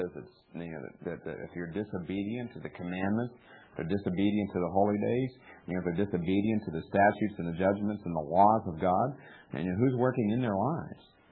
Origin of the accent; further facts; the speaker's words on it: United States; I am so thankful that I am an American. I'm thankful that I've had the opportunity to live in America.